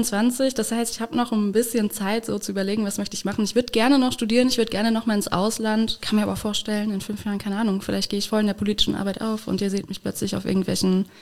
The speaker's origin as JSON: {"language": "German", "region": "Saarland", "country": "Germany", "said": "Ich komme aus dem Saarland, ich bin gar kein Moselkind, ich bin Saarkind."}